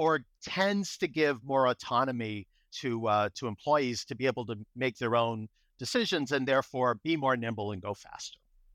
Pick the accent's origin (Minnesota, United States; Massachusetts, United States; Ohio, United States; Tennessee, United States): Massachusetts, United States; Boston; accent: Boston; now in California, United States; I grew up in Boston, so you'll hear my Boston accent come through, but I've been in California, all over California, actually